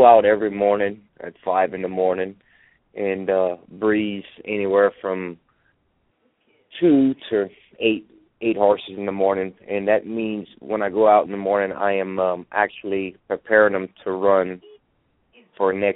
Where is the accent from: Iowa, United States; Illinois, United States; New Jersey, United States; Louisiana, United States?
Louisiana, United States; Breaux Bridge; I'm a jockey here at Churchill Downs. I'm from Brobridge, Louisiana.